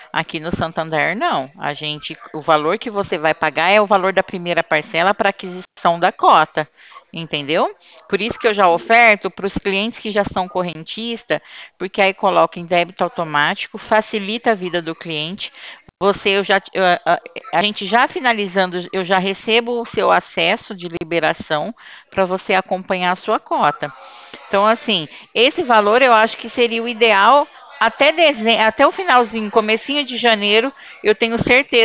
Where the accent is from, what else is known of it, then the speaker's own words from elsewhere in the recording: Ribeirão Preto, São Paulo, Brazil; Eu sou do estado de São Paulo. Eu fico numa cidade que se chama Ribeirão Preto.